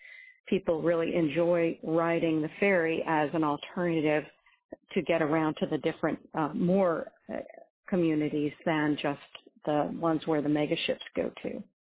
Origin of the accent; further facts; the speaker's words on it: Juneau, Alaska, United States; I'm from Juneau, and thank you for taking my call